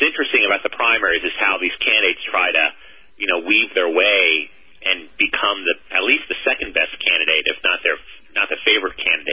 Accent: New Hampshire, United States; Moderates and liberals are most prominent in the northeastern states, including my home state of New Hampshire.

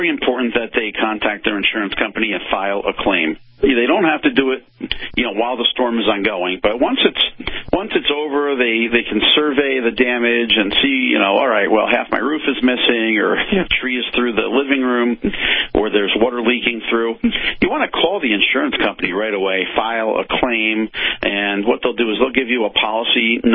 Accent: Westfield, New Jersey, United States; I did go through Hurricane Gloria when I grew up in New Jersey, back in the 80s. And that wasn't that bad. That had, you know, 50, 60, 70 mile an hour gusts in my hometown of Westfield, New Jersey.

